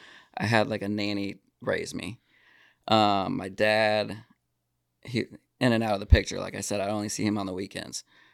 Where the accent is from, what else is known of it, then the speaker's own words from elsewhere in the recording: Florida, United States; Okay, so I am from Citrus County, Florida, where the manatees are, the springs.